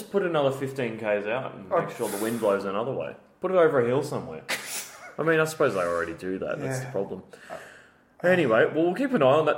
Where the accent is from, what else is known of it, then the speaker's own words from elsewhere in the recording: Australia; Being Australian, we're like, oh, we'll just burn it